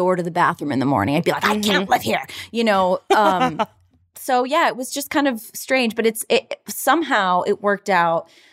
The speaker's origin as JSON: {"language": "English", "region": "Florida", "country": "United States", "said": "My husband's from Iowa. I'm from Florida."}